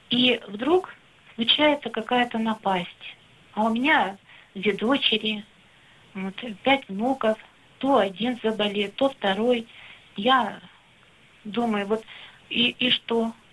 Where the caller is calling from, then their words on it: Yekaterinburg, Sverdlovsk Oblast, Russia; я из Екатеринбурга.